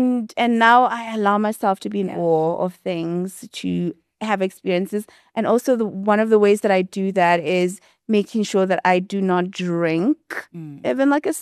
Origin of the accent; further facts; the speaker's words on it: Limpopo, South Africa; Because I'm from Limpopo, and when I was in varsity, everyone was like, bring us avocados